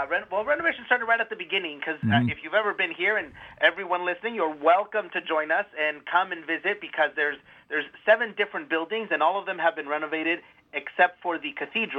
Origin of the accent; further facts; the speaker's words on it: California, United States; Born and raised, similar to Bishop Soto, born and raised in Orange County.